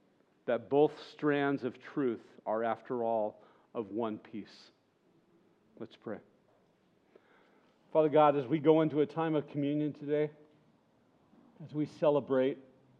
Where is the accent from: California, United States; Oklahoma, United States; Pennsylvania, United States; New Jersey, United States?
California, United States; Monrovia; born there; I was born in Monrovia, just south of Pasadena.